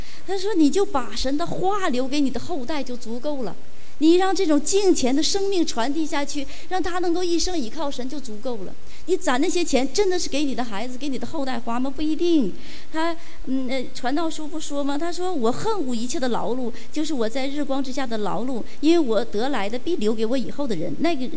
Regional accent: China; 我说可能是因为我们大陆人在过往的几十年的历史背景当中，我们实在是太没有安全感

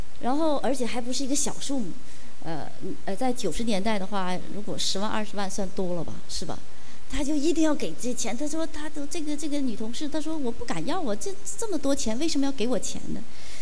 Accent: China; 我说可能是因为我们大陆人在过往的几十年的历史背景当中，我们实在是太没有安全感

